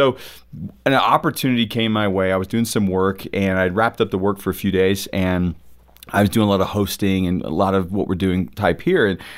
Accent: Ellettsville, Indiana, United States; I'm a kid from Ellettsville, Indiana.

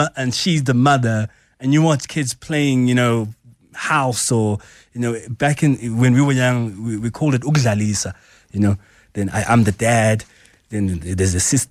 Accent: Soweto, Gauteng, South Africa; born there; I was born in Soweto, and I remember playing with a brick.

